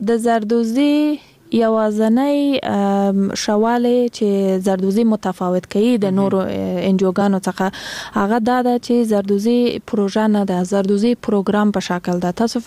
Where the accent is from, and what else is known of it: Kandahar, Afghanistan